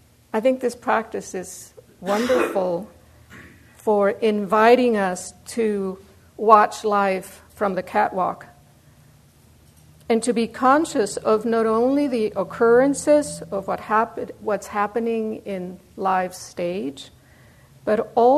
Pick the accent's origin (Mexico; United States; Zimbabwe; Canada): Mexico; I grew up in Mexico in the ballet world.